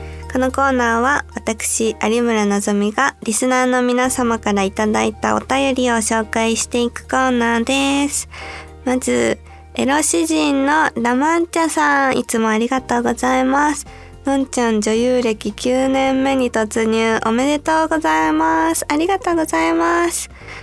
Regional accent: Tokyo, Japan; 幼少期から東京で過ごしてるから

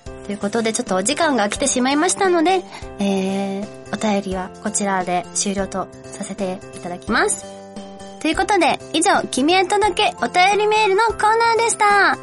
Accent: Yokosuka, Kanagawa, Japan; 私の出身は神奈川県の横須賀です。

